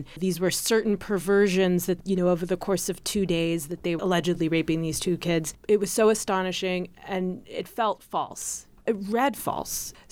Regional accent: Texas, United States; I mean, I grew up in Texas. I grew up in the suburbs of Texas. I still live in Texas.

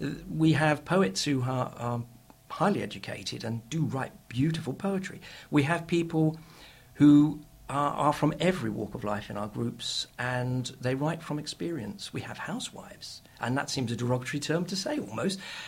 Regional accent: Clevedon, South West England, United Kingdom

